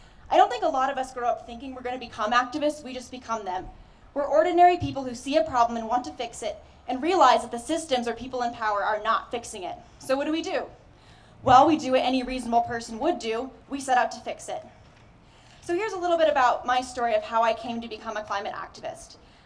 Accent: Colorado, United States; After moving back to my home state of Colorado, I found a job with Conservation Colorado.

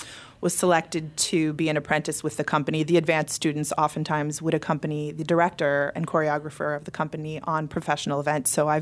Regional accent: Boston, Massachusetts, United States; now in Chicago, United States; I was born in Boston, and I grew up on the border of Cambridge and Boston, Massachusetts. I have lived in Chicago for 10 years

